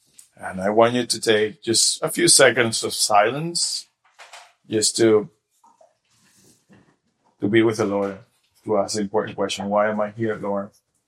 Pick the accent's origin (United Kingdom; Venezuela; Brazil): Venezuela; now in Denver, United States; I come from Denver. I'm from Venezuela, but I come from Denver with my wife.